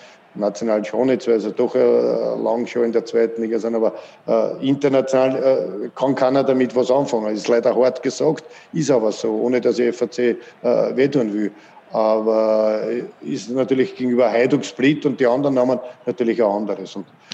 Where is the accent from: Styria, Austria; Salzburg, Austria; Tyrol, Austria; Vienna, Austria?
Vienna, Austria; Floridsdorf; dass FAC mein Heimatverein ist, wo ich aufgewachsen bin, von klein auf bis in die erste Mannschaft und aus Floridsdorf komme